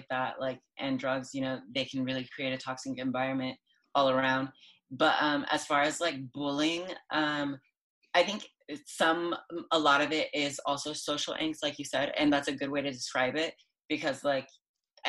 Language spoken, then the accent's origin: English; Pacoima, California, United States; I grew up in the Valley, very poor, you know, like I grew up in Pacoima, North Hills, like that area, it's very bad.